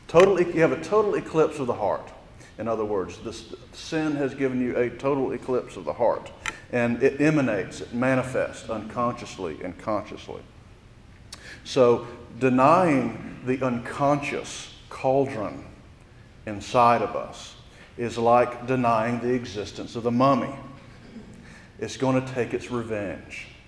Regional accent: United States; Well, I need to fix it because I'm an American, and we have a very optimistic stance on our ability to fix things.

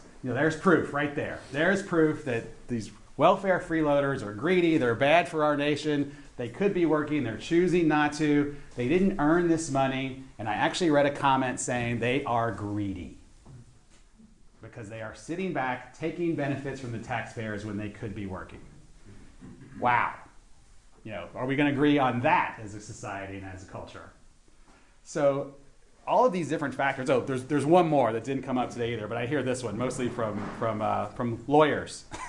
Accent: Louisville, Kentucky, United States; And I was in Louisville, Kentucky, my hometown, over Easter

